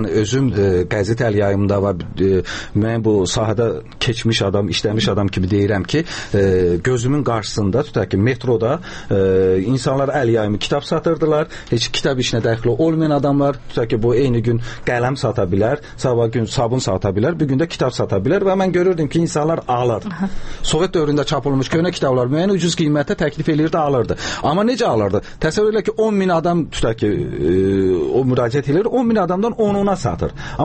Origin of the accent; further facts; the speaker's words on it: Lankaran, Lankaran District, Azerbaijan; mən özüm Lənkəranlıyam. Lənkəran Azərbaycan ən böyük rayonlarından da.